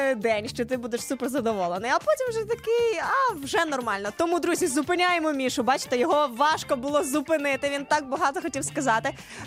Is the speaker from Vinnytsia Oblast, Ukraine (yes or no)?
yes; Vinnytsia, Vinnytsia Oblast, Ukraine; Хоч я і не говорю з суржиком в прямому ефірі, але тут просто корінна вінничанка.